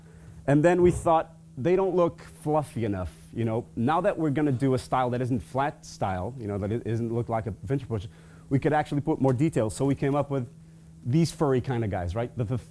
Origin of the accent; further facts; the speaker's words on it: Barcelos, Norte, Portugal; Now, this is the first game that I did with a company from Barcelos, which is my hometown, obviously represented here.